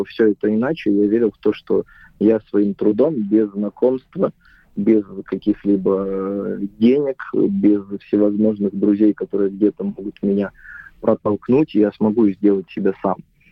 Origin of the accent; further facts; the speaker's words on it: Grodno, Grodno Region, Belarus; я родом из Беларуси, из города Гродно, это запад Беларуси, ближе к Польше. Когда ты живешь в провинции, это небольшой город, 300 тысяч населения, там 350.